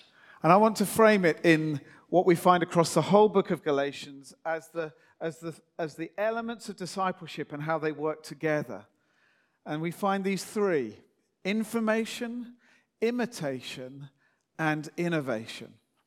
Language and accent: English; England, United Kingdom; And that's what we do as English people, isn't it? We don't want to push ourselves forward.